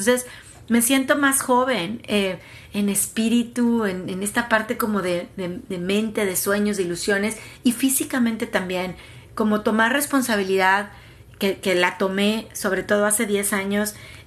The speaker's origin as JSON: {"language": "Spanish", "town": "Tampico", "region": "Tamaulipas", "country": "Mexico", "also_born_or_lived": "Mexico City / California", "lives_now": "Dallas, United States", "said": "¿de dónde eres … ? Podría decir, soy de Tampico, soy de la Ciudad de México y soy de Dallas, ¿no? Del área metropolitana de Dallas, aunque viví un pedacito en California. De ahí soy."}